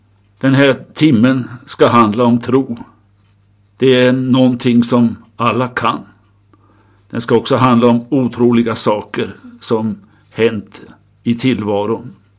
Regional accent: Denmark; moved away as an adult; now in Sweden; Jag växte upp i Danmark, sa jag, men vid 18 års ålder så kom den stora vändpunkten i mitt liv. Och den skedde i Sverige.

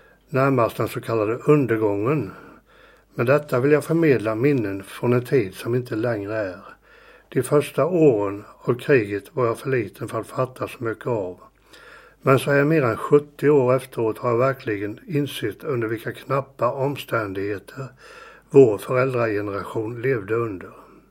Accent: Jönköping, Jönköping County, Sweden; Vad jag har tänkt berätta om är mina barndomsår från Jönköping. Jag är född i Kristina församling i Jönköping 38. Alltså är jag av sen förkrigsmodell.

